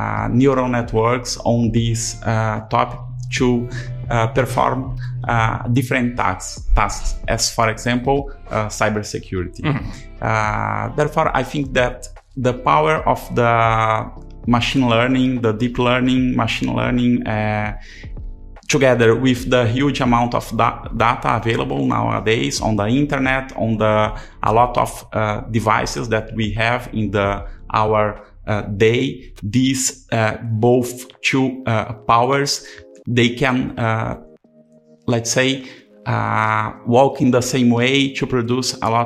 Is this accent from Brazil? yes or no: yes; Brazil; now in Turin, Italy; I am a PhD student here in Politecnico di Torino. I am from Brazil